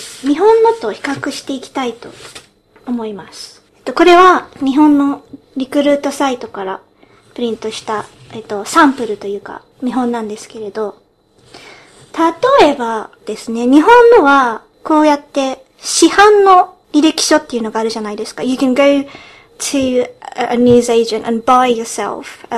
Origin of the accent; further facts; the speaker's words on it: United Kingdom; also born or lived in Japan; 日本生まれイギリス育ちの私たちがロンドンからお送りする